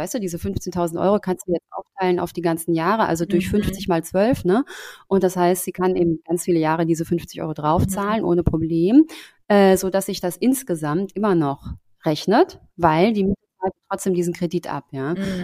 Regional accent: Frankfurt, Hesse, Germany; Also ich bin aus Frankfurt und ich habe Wohnungen in Berlin, aber ich wohne zum Beispiel zur Miete.

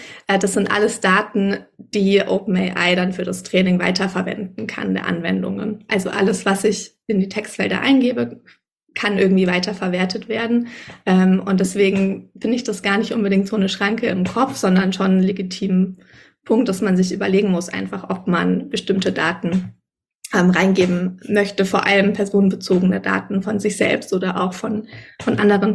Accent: Bavaria, Germany; now in Berlin, Germany; Ich bin in der Nähe von Nürnberg aufgewachsen und lebe inzwischen in Berlin

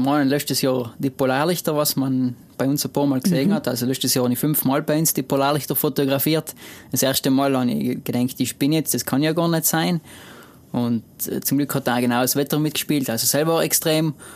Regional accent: Trentino-Alto Adige, Italy; meine Heimat sicherlich, die Seisralm ist extrem schön.

